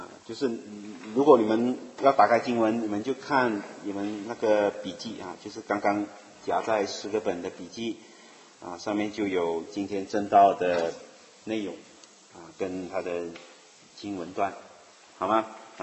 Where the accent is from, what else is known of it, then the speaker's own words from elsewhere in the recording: China; moved away; 我想起我们中国人很喜欢拍这全家福啊都是在新年大家回来的时候一起拍